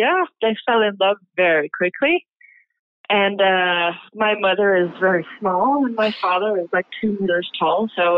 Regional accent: Portugal; So I was born in Portugal, and to save money, they grew everything themselves, or my mother did.

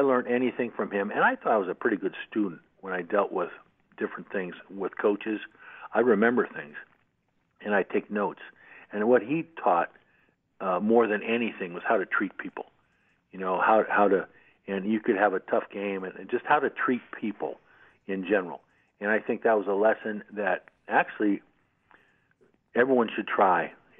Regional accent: San Francisco, California, United States; that's where I grew up. And I grew up in San Francisco.

